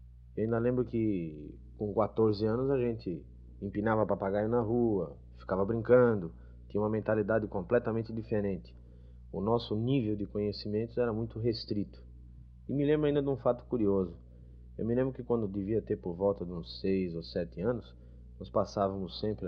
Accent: São Caetano do Sul, São Paulo, Brazil; also born or lived in Santo Amaro; nós dois nascemos ainda em Santo Amaro. Papai naquela época tinha uma padaria. E com 6 meses a gente veio morar aqui em São Caetano. Fomos criados. Papai comprou um outro bar aqui. E viemos para cá em 1947, em março

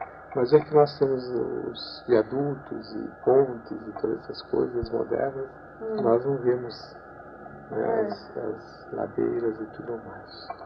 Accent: São Paulo, Brazil; Eu fui criado e nasci aqui em São Paulo e tenho que viver nessa turbulência. Porque eu morei em Sorocaba, trabalhando lá.

